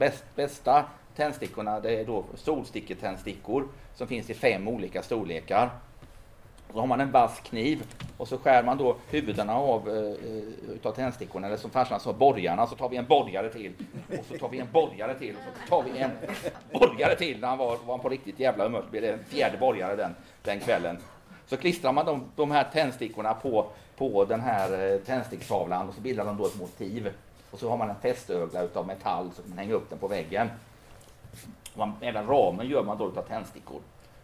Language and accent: Swedish; Varberg, Halland County, Sweden; jag växte upp i Varberg på 70-talet i bostadskollektivet Röd Sanning.